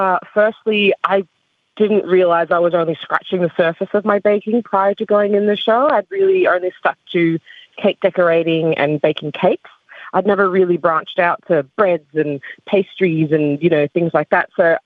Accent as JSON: {"language": "English", "country": "Solomon Islands", "said": "Being from the Solomons and then having a lot of people ask, like, oh, where are you from? And I'd be like, oh, the Solomons."}